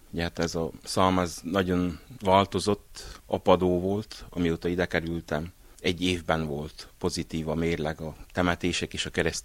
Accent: Albis, Covasna, Romania; Hazajöttem szülőföldemre, tulajdonképpen nagyszüleim éltek itt Albisban. Időközben elköltöztek városra, de ismerős volt a falu.

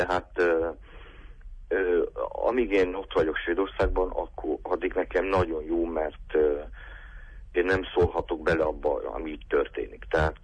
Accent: Oradea, Bihor, Romania; én nem vagyok erdélyi, tehát én Párciumi vagyok, nagyváradi vagyok

